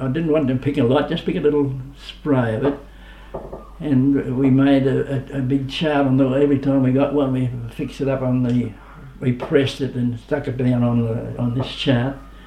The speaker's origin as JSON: {"language": "English", "town": "Hamilton", "region": "Victoria", "country": "Australia", "said": "So we came from Hamilton. So every holiday, we would take her and leave her in Dunkeld and go on to Hamilton"}